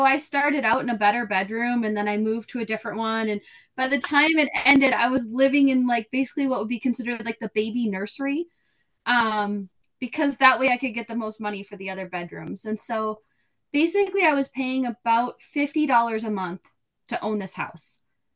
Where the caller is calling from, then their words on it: Twin Cities, Minnesota, United States; I am coming from Twin Cities, Minnesota.